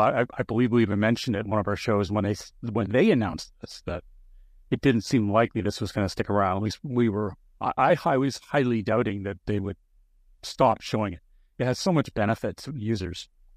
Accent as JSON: {"language": "English", "country": "Canada", "said": "So speaking from us, we're being Canadian podcasters here."}